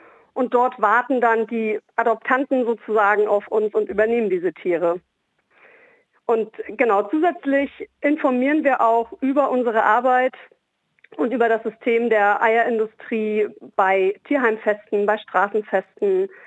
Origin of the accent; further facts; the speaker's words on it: Hamburg, Germany; Ich komme aus Hamburg